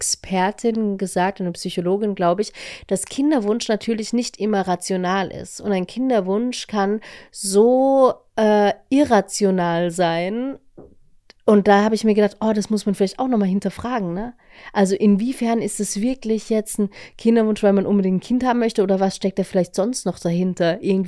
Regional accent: Vienna, Austria; bei uns in Wien

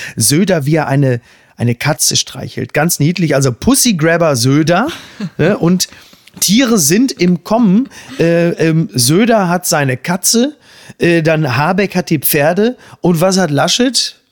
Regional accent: North Rhine-Westphalia, Germany; Ich komme aus dem Ruhrgebiet

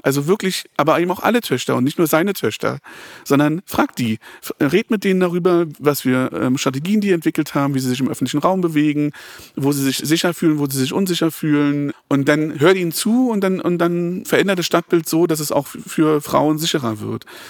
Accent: Berlin, Germany; wir sind beide in Berlin aufgewachsen und wir haben ja auch schon mal drüber gesprochen, beide auch nicht so weit auseinander in Berlin-Friedrichshain

